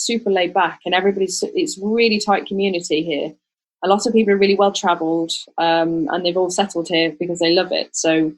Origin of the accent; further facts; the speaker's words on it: the north of England, United Kingdom; also born or lived in Leeds / London; now in Ibiza, Spain; And that's kind of the north of England.